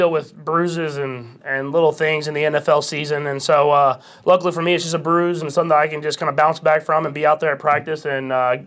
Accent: Texas, United States; now in Kansas City, United States; I'm a Texan and a Kansas Cityan for sure. I mean, I'm building a house here.

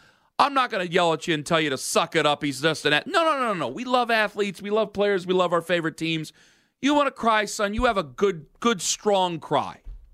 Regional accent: Cleveland, Ohio, United States; Like, I'm from the Cleveland area, okay? I'm from Northeast Ohio.

